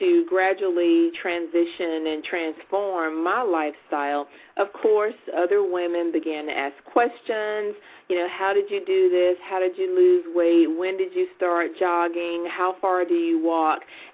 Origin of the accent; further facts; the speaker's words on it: the South, United States; now in North Carolina, United States; I grew up in the South and still live in the South. I live in North Carolina, so, you know, we eat very well down here.